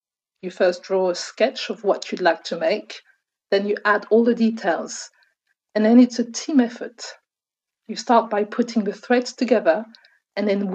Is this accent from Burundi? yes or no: yes; Burundi; moved away as an adult; also born or lived in Romania; I was born in Burundi and I grew up there. I'm a Tutsi and my family fled Rwanda after the riots in 1959. When I was 20, I moved to Romania to study hotel management.